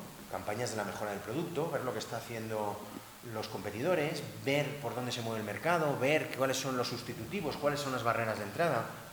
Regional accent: Spain; Una vez más, yo soy muy pesado, soy español.

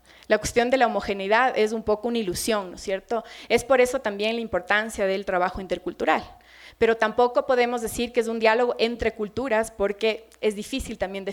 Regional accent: Ecuador

